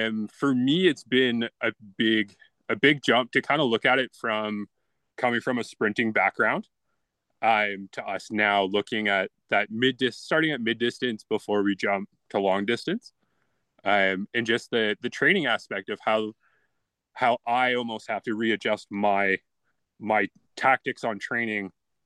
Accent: Ontario, Canada; I grew up in Southern Ontario. I was probably about 2 hours west of Toronto.

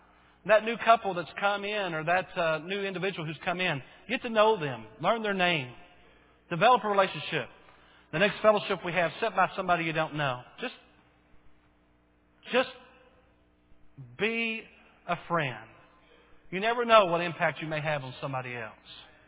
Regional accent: Bowie, United States; And I remember as a kid where we grew up there in Bowie

